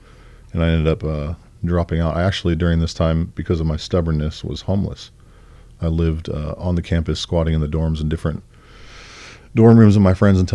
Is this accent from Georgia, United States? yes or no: no; San Diego, California, United States; also born or lived in Adelanto; Yeah, I was born in Adelanto at an Air Force base. It was in the high desert of Southern California, and then moved to San Diego when I was very, very young.